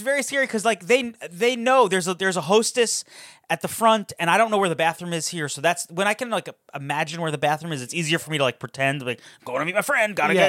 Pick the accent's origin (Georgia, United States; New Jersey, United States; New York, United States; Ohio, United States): New York, United States; Hewlett; And every location is like completely directly based on a real place in my hometown in Hewlett.